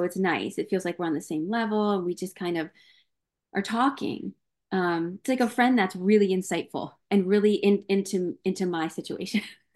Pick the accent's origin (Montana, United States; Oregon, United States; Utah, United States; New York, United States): New York, United States; We grew up in New York and my mom cursed all the time